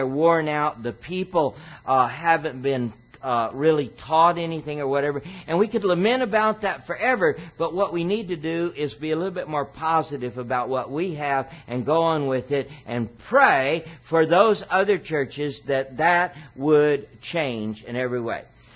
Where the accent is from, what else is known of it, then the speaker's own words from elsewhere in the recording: Texas, United States; now in Washington, United States; And that's not an insult. I grew up in Texas. In Washington, the water's cold coming out of the tap.